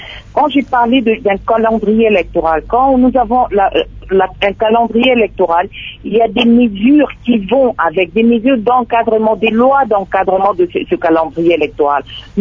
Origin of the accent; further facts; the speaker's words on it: DR Congo; En tant que Congolais, parlons maintenant en tant que Congolais